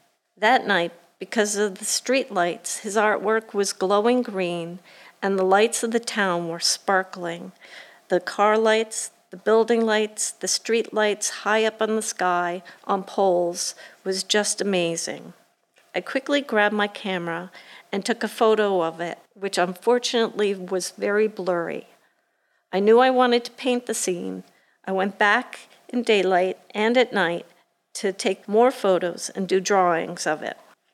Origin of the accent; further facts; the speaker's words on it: Philadelphia, Pennsylvania, United States; I grew up in Philadelphia, and my mother was a sculptor and had a huge influence on me.